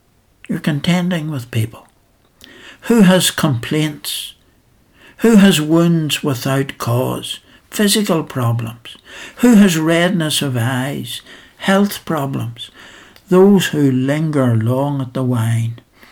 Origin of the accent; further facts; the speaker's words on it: Belfast, Northern Ireland, United Kingdom; I was brought up in Belfast, and the main road near to our house had one pub after another.